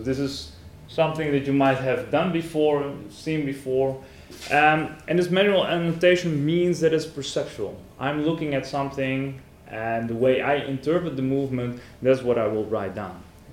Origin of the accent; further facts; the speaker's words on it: Netherlands; I'm from the Netherlands, Utrecht University.